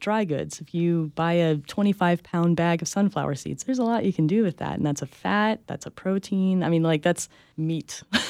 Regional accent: Florida, United States; Well, I've moved around all of my young life, but my homeland is Florida. And I moved directly here from North Carolina, where I'd been living for like a year.

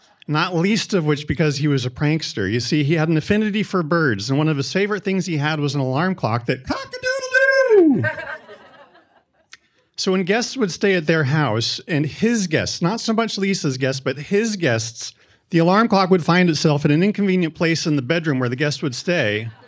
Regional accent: California, United States; I'm from California. We had brownouts.

